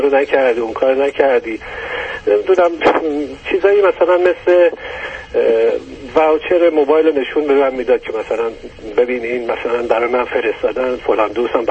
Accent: Shiraz, Fars, Iran; moved away as an adult; من الان دیگه به قول من تقریبا یه 4-5 سال از ایران اومدم بیرون، این تعارف رو گذاشتم کنار، اصلا ما شیرازی هستیم یه خود تعارفی هستیم

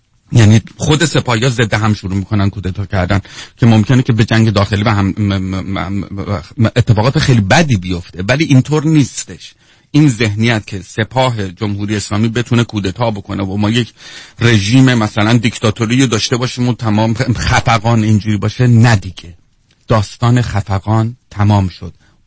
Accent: Tehran, Tehran Province, Iran; من تش با ته دسته داره، یعنی از خانواده‌های قدیمی تهران هستم، در هیچ طرفم هیچ نسبتی نه با کردی نه تو با ترکی، هیچ کسی ندارم.

